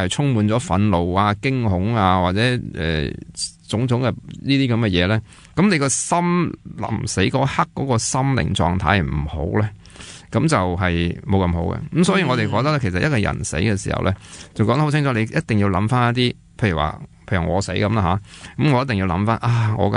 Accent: China; 咁我哋中国人讲叫善，即系而家成日话善终啦。

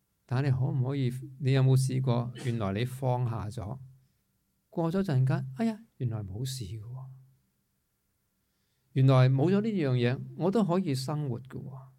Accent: Hong Kong; 因为我们作为一个香港人，其实可以感恩的东西已经很多

